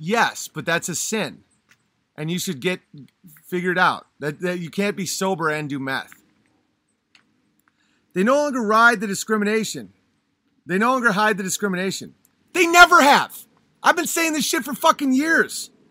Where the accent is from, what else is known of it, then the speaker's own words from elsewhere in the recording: Toronto, Ontario, Canada; now rivals my hometown of Toronto for being the most SJW, sad, jaded waste city in Canada, and perhaps the world.